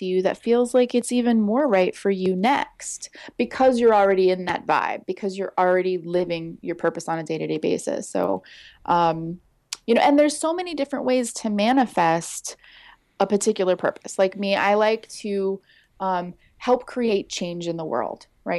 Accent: Kansas, United States; born there; accent: Southern; also born or lived in Alabama / New York; Well, I was born in Kansas, and I was a military brat, so we moved around a lot

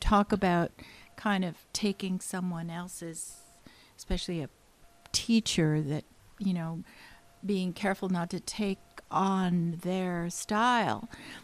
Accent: Santa Barbara, California, United States; born there; I love the ocean. I was born in Santa Barbara. I love the ocean.

